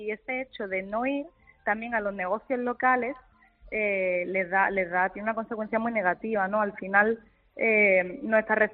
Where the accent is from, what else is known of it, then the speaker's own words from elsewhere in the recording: Andalusia, Spain; empecé compartiendo un poco como malagueña, ¿no?, qué se puede hacer en la provincia que se salga de lo típico